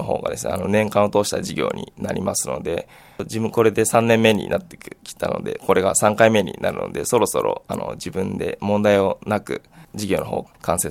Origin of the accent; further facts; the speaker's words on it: Hiratsuka, Kanagawa, Japan; also born or lived in Shiga / Odawara; 生まれは滋賀県の方でして、で、5歳ぐらいまでは小田原に住んでたんですけども、それからずっと平塚の方に住んでます。